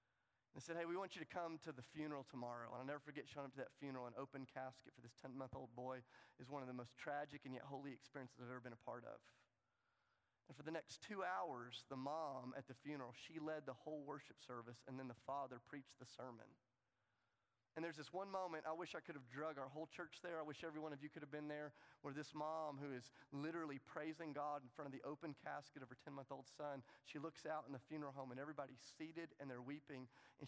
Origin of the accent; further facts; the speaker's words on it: the South, United States; But I'm from the South and I'm a Christian, so I do what we do.